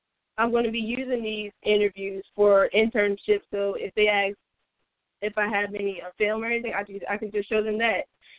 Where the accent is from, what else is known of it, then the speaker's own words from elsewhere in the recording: Roanoke, Virginia, United States; I'm originally from Roanoke, Virginia.